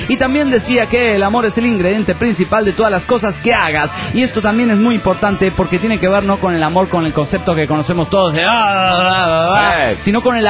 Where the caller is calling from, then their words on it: Valencia, Carabobo, Venezuela; de Valencia, Venezuela.